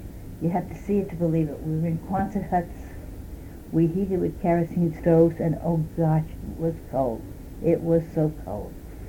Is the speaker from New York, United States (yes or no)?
yes; Bronx, New York, United States; also born or lived in Manhattan; Well, I was born in 1936 in Manhattan, raised primarily in the borough of the Bronx. I was an only child of a typical New York family, mixed Italian and Irish.